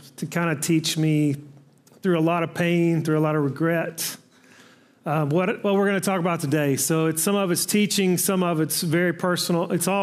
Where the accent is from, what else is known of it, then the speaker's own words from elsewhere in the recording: Mississippi, United States; Now, I'm from Mississippi. We don't have a lot of six-syllable words we use